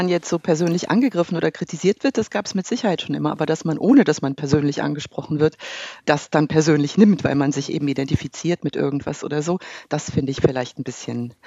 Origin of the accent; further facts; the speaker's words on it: North Rhine-Westphalia, Germany; Ich komme aus Ostwestfalen, was soll ich tun?